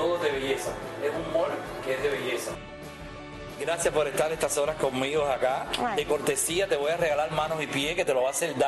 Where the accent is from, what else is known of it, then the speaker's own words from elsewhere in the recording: Candelaria, Artemisa, Cuba; now in Miami, United States; Pinareño, de Candelaria. Bueno, que ahora es Artemisa, pero yo sigo siendo pinareño mientras hice de Pinar del Río.